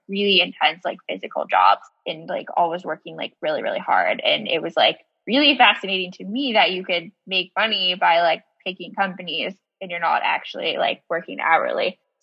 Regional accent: Bexley, Ohio, United States; So she took me to the local Chase Bank in my hometown of Bexley, Ohio, and they set me up with mutual funds, I think.

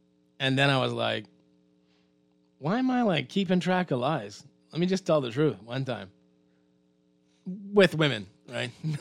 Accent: Eleuthera, Bahamas; I'm from Eleuthera.

